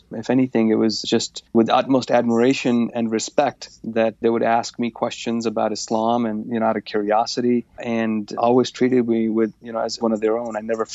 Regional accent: United States; It was just such a proud moment for me as an American Muslim and a veteran.

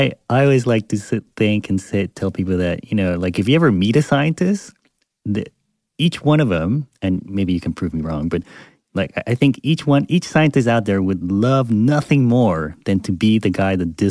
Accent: Panama; So I grew up in Panama, and for us, you know, Christopher Columbus was like a big deal.

